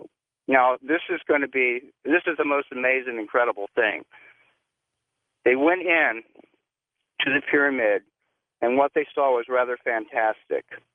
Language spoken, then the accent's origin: English; Miami, Florida, United States; moved away as an adult; also born or lived in California; I grew up in Miami, so I'm well aware of the Bermuda Triangle, and I heard of quite a few strange things occurring. In 75, I went to California, started school there